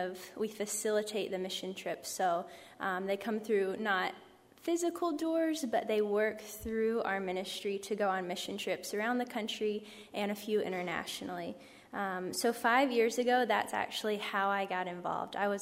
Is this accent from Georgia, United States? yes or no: yes; Savannah, Georgia, United States; now in Charleston, United States; So like Adam said … I am originally from Savannah, Georgia, and through the story, you'll figure out how in the world I end up in Charleston, West Virginia.